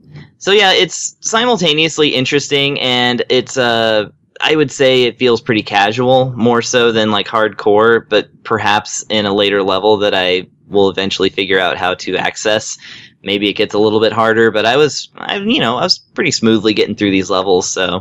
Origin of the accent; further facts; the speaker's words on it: the South, United States; I'm from the South, and we eat a lot of fish.